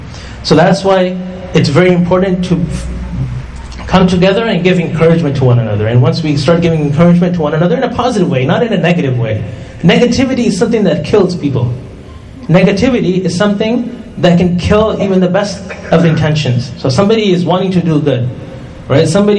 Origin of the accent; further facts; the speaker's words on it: Canada; There was a brother who was also traveling from Toronto. I was traveling from Montreal. He was also from Canada, from Toronto.